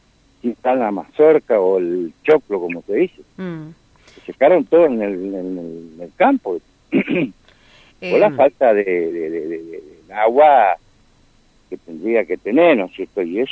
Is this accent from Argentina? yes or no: yes; Chaco, Argentina; nosotros acá, que yo soy de parte de la Sargento Cabral, sí.